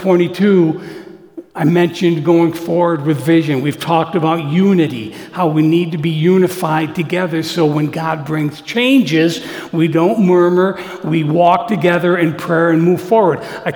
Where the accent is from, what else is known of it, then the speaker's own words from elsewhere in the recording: Oswego, New York, United States; Yeah, I'm from Oswego, yada, yada, yada.